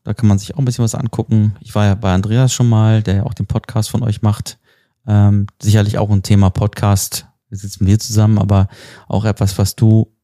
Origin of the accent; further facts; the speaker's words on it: Hamburg, Germany; ich als Hamburger